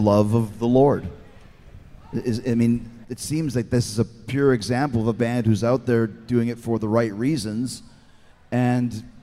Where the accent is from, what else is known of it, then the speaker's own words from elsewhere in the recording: Winnipeg, Manitoba, Canada; I grew up in Winnipeg, Canada, and they were playing it on the radio constant.